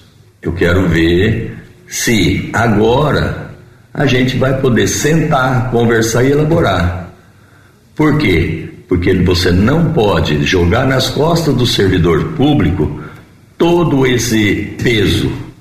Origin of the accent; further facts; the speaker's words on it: Ipuã, São Paulo, Brazil; now in Jaboticabal, Brazil; eu sou natural de Ipuã, tenho 61 anos e resido em Jaboticabal desde 1978, portanto 43 anos.